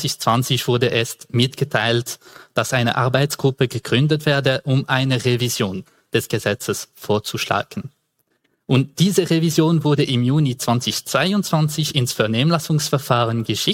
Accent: Geneva, Switzerland; first language French; German is a second language; ich komme aus Genf, das sage ich nicht wegen Kantonalismus, sondern wegen der Sprache, weil meine Muttersprache also Französisch ist

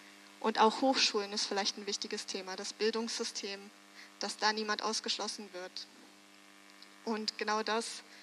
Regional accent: Switzerland; aber bei uns in der Schweiz sind eigentlich vor allem private Dienstleistungsanbieter sehr frei

